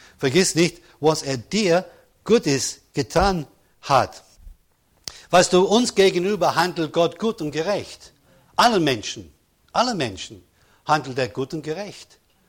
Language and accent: German; London, United Kingdom; German is a second language; now in Germany; ich kann ja ohne weiteres nach England, nach London, ich stamme aus London